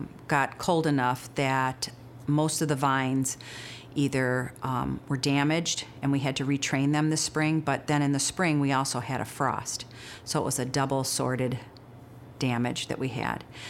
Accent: South Euclid, Ohio, United States; I'm from South Euclid originally

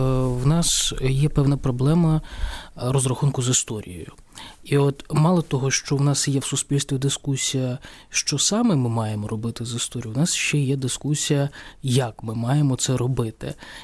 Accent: Kharkiv, Kharkiv Oblast, Ukraine; born there; Я народився у Харкові

